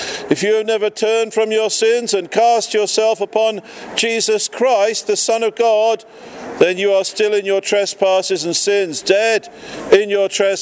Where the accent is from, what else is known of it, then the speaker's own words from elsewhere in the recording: England, United Kingdom; You see, that's because we're English and we're very reserved.